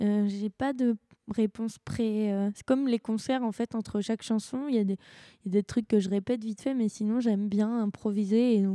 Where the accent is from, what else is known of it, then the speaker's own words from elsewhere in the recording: France; Vu qu'on est français en plus, ça aurait du sens.